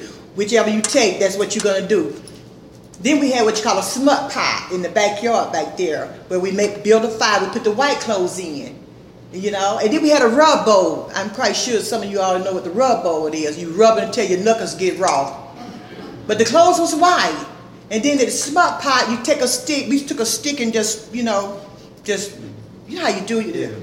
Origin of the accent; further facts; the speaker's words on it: Apalachicola, Florida, United States; I'm from Apalachicola.